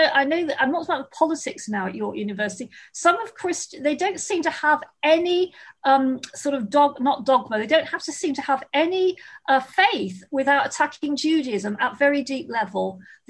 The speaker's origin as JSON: {"language": "English", "region": "England", "country": "United Kingdom", "said": "And I'm from England."}